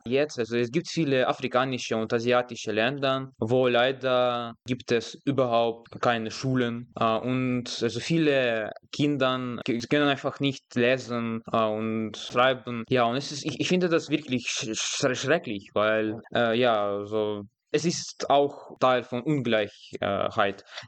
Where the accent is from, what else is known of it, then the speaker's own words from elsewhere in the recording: Ukraine; German is a second language; Also bei uns in der Ukraine gibt es überhaupt also viele, sehr viele schöne Städte.